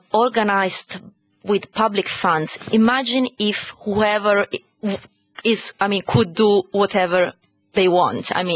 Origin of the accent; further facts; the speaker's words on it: Catania, Sicily, Italy; English is a second language; I'm from Sicily and from Catania.